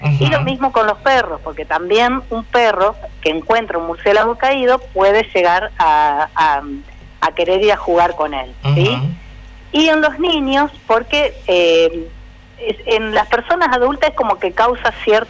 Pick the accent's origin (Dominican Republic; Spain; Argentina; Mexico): Argentina; Paraná, Entre Ríos; si somos de acá de Paraná, tenemos el recuerdo siempre de la escuela normal